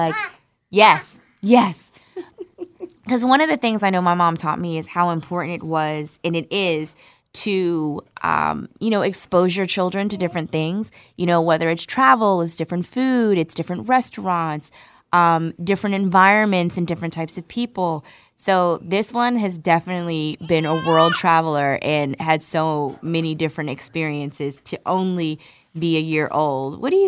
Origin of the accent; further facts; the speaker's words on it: Linden, New Jersey, United States; I went by to see our old house in Linden, on Linden Avenue in New Jersey.